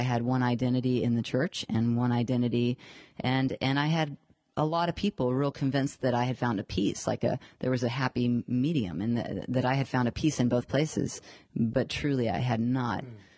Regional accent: Houston, Texas, United States; born or raised there

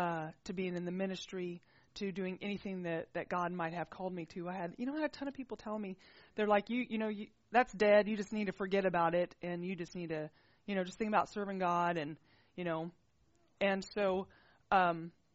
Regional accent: Texas, United States; And I am from Texas, and I did have guns, so.

